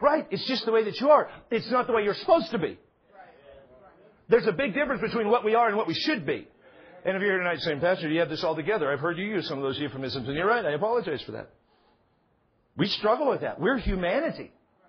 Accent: United States; I love sarcasm because I'm an American.

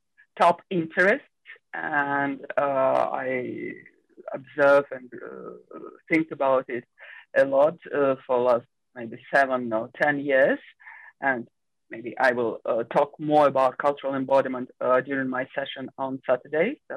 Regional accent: Moscow, Russia; English is a second language; also born or lived in Soviet Union; And I was born and I live in Moscow. Again, it's very multicultural place. And also I'm Jewish. I'm not Orthodox and I'm not, I don't follow, I don't practice.

